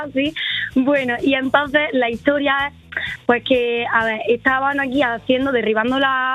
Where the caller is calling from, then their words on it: Baza, Andalusia, Spain; Desde Baza, desde Granada.